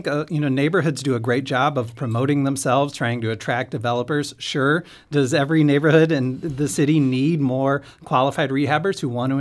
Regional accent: St. Louis, Missouri, United States; So I'm from St. Louis, but went to law school in Kansas City

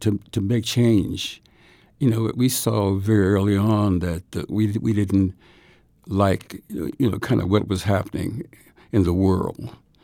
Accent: East St. Louis, Illinois, United States; But I was born in Barnes Hospital in St. Louis in the black section. But I went back to East St. Louis 2 weeks after that, so I was raised in East St. Louis.

